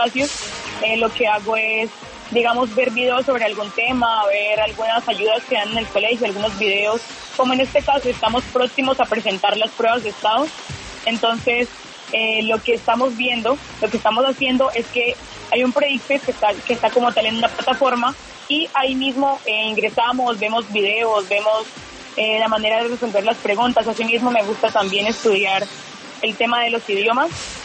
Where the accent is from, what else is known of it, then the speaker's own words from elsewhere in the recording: Yopal, Casanare, Colombia; soy de Yopal, Casanare.